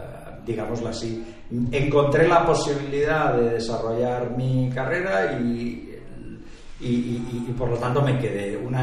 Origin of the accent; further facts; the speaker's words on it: Barcelona, Catalonia, Spain; also born or lived in London / Madrid; Yo soy de Barcelona, me fui a Londres, aterricé en Madrid, di más vueltas que una peonza, podía haber acabado en Buenos Aires y acabé en Barcelona, otra vez de vuelta